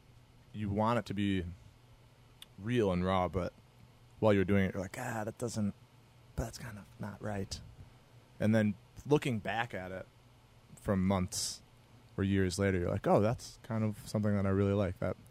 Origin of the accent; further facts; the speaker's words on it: Rochester, New York, United States; I'm from Rochester, New York, which is right on Lake Ontario.